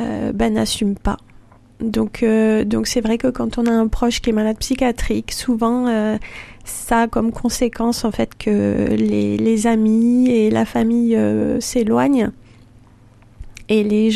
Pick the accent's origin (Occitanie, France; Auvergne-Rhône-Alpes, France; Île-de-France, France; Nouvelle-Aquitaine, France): Occitanie, France; Toulouse; Alors je suis une vraie Toulousaine, hein, donc de Toulouse, j'ai grandi une petite fille heureuse et dynamique.